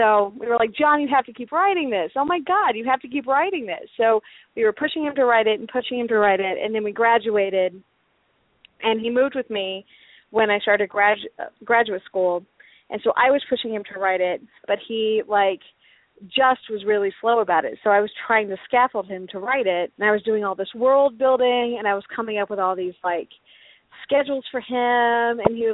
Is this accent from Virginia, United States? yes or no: no; Texas, United States; now in Colorado, United States; I live in Colorado with my family and two cats. I grew up in Texas.